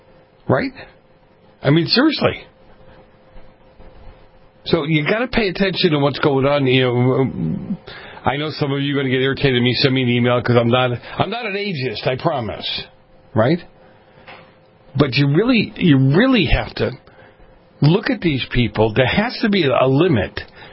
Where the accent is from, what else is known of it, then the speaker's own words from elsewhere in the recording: Boston, Massachusetts, United States; You know, I grew up in Boston, as some of you know. I grew up in a very mafia-influenced area.